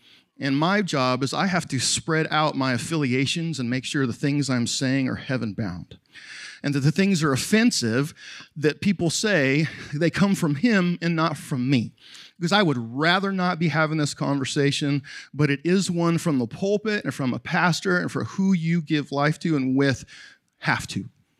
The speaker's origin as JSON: {"language": "English", "country": "Canada", "moved": "yes", "lives_now": "United States", "said": "I'm an immigrant. You know what I mean? I can't even vote in this country. You know that? I can't vote. I'm Canadian. I never got my citizenship, right?"}